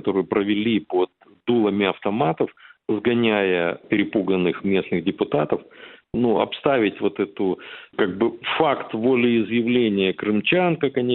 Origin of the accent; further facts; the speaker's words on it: Crimea, Ukraine; я, как крымчанин, естественно, продолжаю и все эти годы поддерживать отношения. Там родные, близкие мне люди, много знакомых.